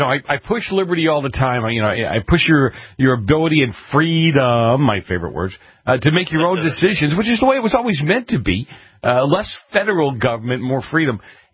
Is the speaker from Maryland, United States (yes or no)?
no; Boston, Massachusetts, United States; I grew up in the in Boston, in the north end of Boston, a small community, a mile square.